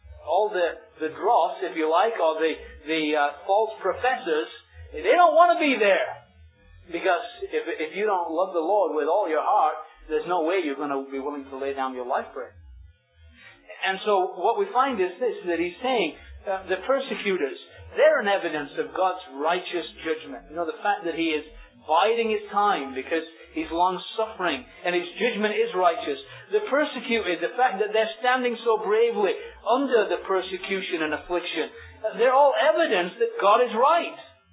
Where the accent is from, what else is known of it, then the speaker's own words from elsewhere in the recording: England, United Kingdom; I grew up in England too, but there was never the thought that one day I was going to be part of British royalty.